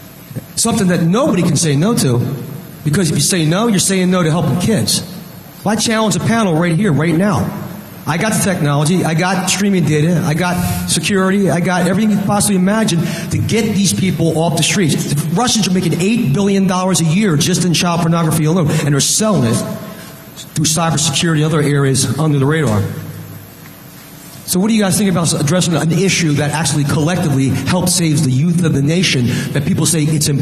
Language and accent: English; New Jersey, United States; So I'm from New Jersey.